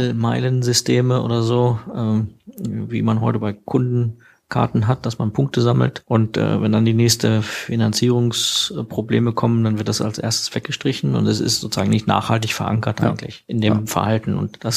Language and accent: German; Northern Germany, Germany; wie man bei uns in Norddeutschland sagt